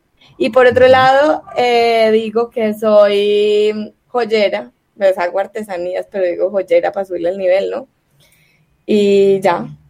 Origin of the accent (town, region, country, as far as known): Colombia